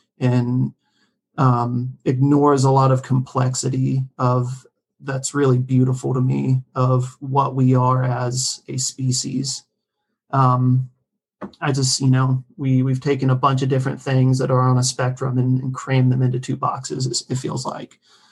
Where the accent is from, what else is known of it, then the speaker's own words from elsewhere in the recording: Blue Ridge Mountains, United States; I grew up in the Blue Ridge Mountains